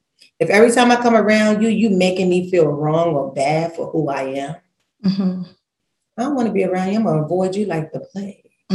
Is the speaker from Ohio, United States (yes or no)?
no; New York City, New York, United States; And I got one, so I'm from Brooklyn, real colorful.